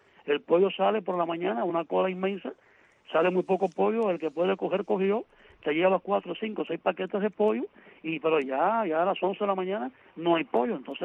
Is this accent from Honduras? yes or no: no; Cuba